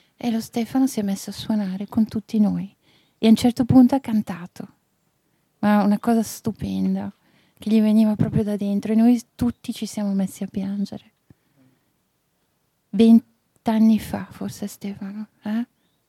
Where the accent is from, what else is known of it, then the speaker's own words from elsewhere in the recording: Sessa, Ticino, Switzerland; Vengo da Sessa, un piccolo paesino del Malcantone.